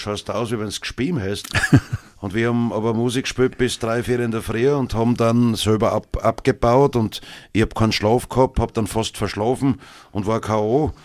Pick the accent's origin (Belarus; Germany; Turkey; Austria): Austria; Birkfeld, Styria; ich fühle mich in meiner Heimatgemeinde Birkfeld unglaublich wohl.